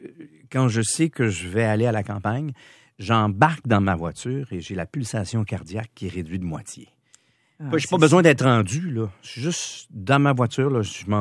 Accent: Longueuil, Quebec, Canada; Longueuil by the beach. Ouais, tu sais, 4-5-0.

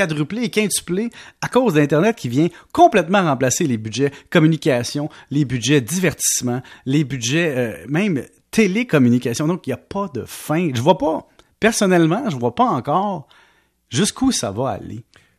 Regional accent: Quebec, Canada; le Québec, quand vous allez en région un peu, là, moi je viens d'Halifield

